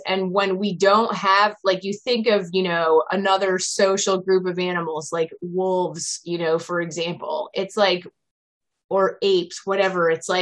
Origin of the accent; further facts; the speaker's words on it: East Coast, United States; now in California, United States; And moving to California, I'm from the East Coast, and moving to California, my family, like related family, is on the East Coast.